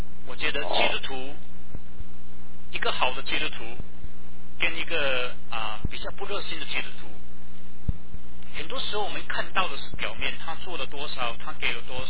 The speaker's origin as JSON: {"language": "Chinese", "country": "China", "said": "我们中国人喜欢讲什么？我们中国人喜欢讲公平，对不对？"}